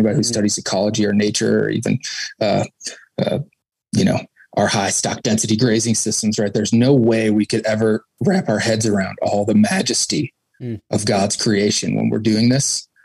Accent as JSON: {"language": "English", "town": "St. Louis", "region": "Missouri", "country": "United States", "said": "I am from St. Louis, Missouri. I'm 30 years old. Come from a very well-to-do family"}